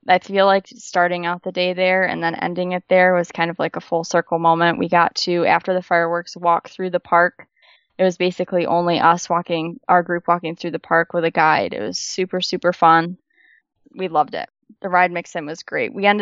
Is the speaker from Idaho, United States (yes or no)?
no; Michigan, United States; We're from Michigan. We ended up getting married at the courthouse in Michigan in August, so a month before our wedding.